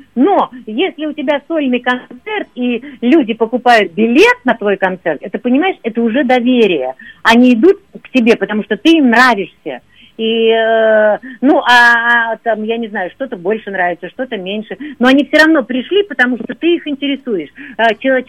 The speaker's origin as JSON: {"language": "Russian", "town": "Volgograd", "region": "Volgograd Oblast", "country": "Russia", "said": "Потому что я девушка с Волги, из города Волгограда. Я ела с детства икру, трехлитровые банки ложкой."}